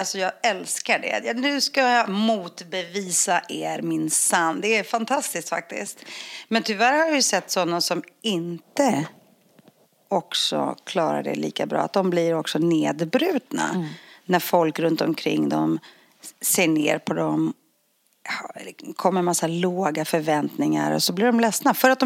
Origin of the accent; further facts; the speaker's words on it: Northern Greece, Greece; now in Sweden; jag växte upp liksom i en liten grekisk bergsby, en sket, en liten håla upp i norra Grekland som ingen har varit i. För det bor flera jätter än det bor människor där. Men där växte jag upp med en morfar som tynade bort i en säng.